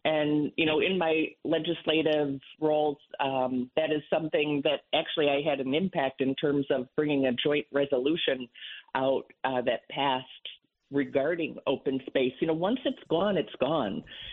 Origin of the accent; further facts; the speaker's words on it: Chicago, Illinois, United States; moved away; And, you know, I grew up outside of Chicago. I've lived in Connecticut over 30 years, but we used to have forest preserves.